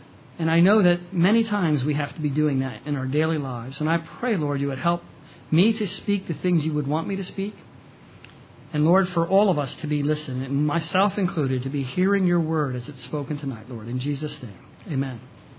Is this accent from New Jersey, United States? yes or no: yes; New Jersey, United States; accent: Jersey; And I'll say, we're from New Jersey. And they'll say, oh, I thought I noticed that Jersey accent.